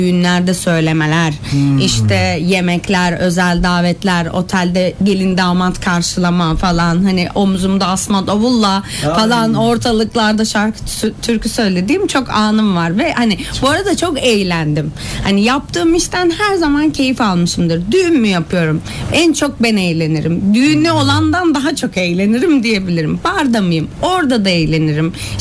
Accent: Denizli, Turkey; also born or lived in Kayseri; Yok, Kayseri'de doğdum. Ben 5 yaşındayken Denizli'ye taşındık.

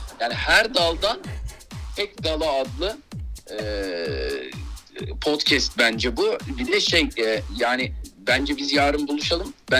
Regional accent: Anatolia, Turkey; Anadolu çocuğuyum tabii. Biz memur çocuğuyuz. Ben Anadolu'da büyüdüm. Sizin gibi böyle İstanbul metropol çocuğu değiliz biz.

